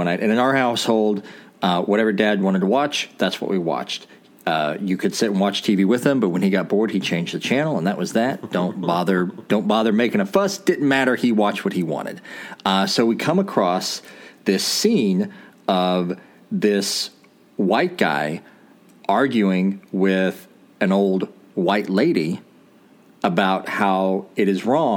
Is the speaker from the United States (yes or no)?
yes; Illinois, United States; but I grew up in White County, Illinois, where they'd prefer to keep it that way.